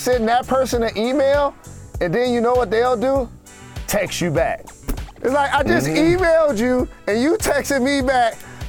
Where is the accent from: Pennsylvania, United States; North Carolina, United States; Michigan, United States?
Michigan, United States; Detroit; But also growing up in Detroit, I got exposed to techno and … so many different styles.